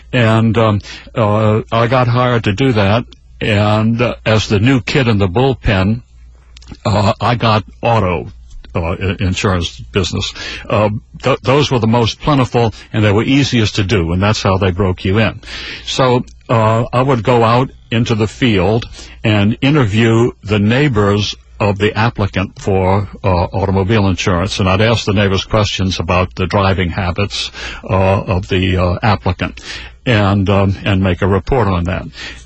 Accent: New Orleans, Louisiana, United States; And I'd been away from New Orleans, which I always considered my hometown, for 4 years. And I thought that was too long, and I wanted to go back and stay a while. So I went to New Orleans and moved in with Mom and Dad.

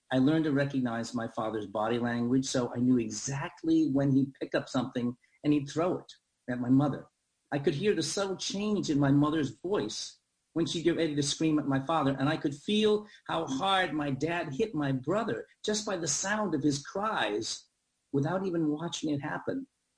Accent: Boston, Massachusetts, United States; when I was a young boy growing up in Boston

